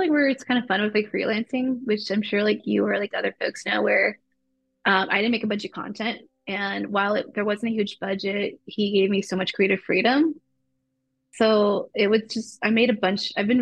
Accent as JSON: {"language": "English", "town": "Chicago", "region": "Illinois", "country": "United States", "tie": "born or raised there", "said": "I grew up in Chicago, but then we moved out of it to like a country area in like southern Illinois."}